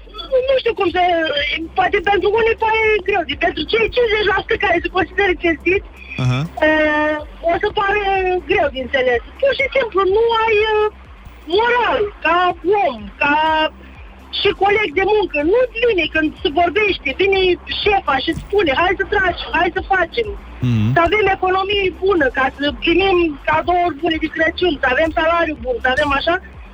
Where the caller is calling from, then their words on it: Denmark; also born or lived in Romania; Vă sunt din Danemarca.